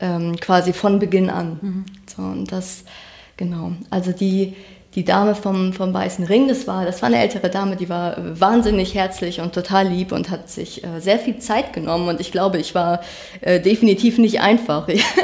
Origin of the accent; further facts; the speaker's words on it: Schleswig-Holstein, Germany; ich bin auf dem Dorf aufgewachsen, das war ganz weit oben in Schleswig-Holstein